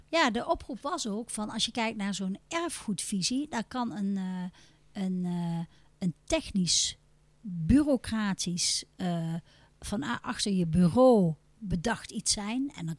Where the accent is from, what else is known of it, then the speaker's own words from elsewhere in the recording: Tholen, Zeeland, Netherlands; Dat we enerzijds toch een beetje kijken naar de Brabantse, maar we zijn ook echt Zeeuws.